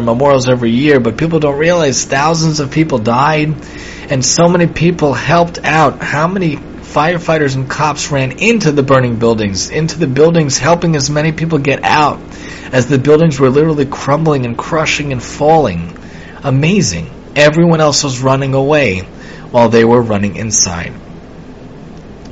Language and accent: English; Staten Island, New York, United States; I'm from Staten Island originally